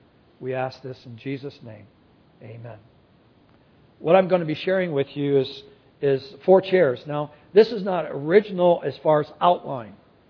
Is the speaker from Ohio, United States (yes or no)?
yes; Convoy, Ohio, United States; I know growing up in Convoy, Ohio